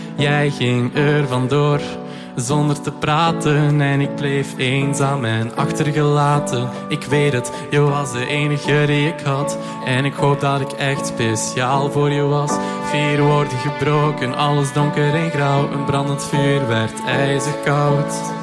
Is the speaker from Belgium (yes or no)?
yes; Herzele, Flanders, Belgium; Ik ben van Herzelen, dus ik ben van de streek.